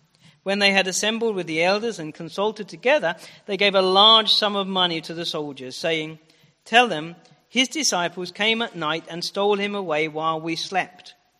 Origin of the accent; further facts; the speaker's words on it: Colchester, East of England, United Kingdom; giving out tracts in the town centre of my hometown of Colchester.